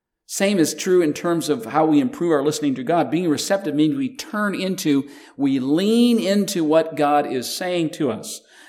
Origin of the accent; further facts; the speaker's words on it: Canada; I grew up in Canada in the Canadian school system